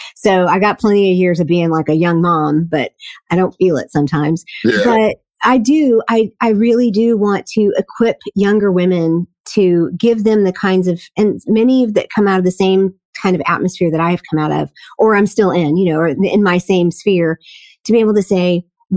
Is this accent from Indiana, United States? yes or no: yes; Gary, Indiana, United States; how was it growing up in Gary, Indiana?